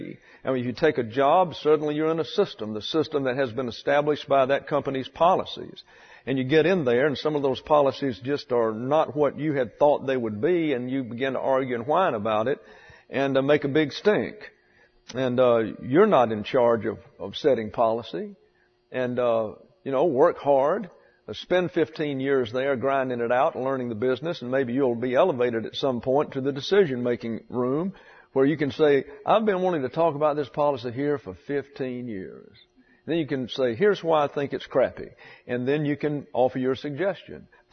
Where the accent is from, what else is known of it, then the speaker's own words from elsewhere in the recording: the South, United States; I can tell you that I was raised in the South, and there's a lot of criticism that is directed toward the South, and especially to Alabama